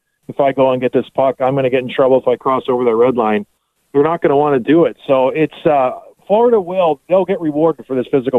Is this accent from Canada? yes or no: yes; Canada; Us being Canadian